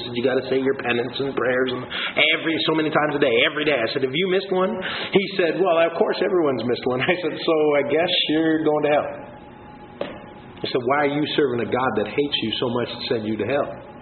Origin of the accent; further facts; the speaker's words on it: Canada; I said, I'm from Canada. Do you know where that is?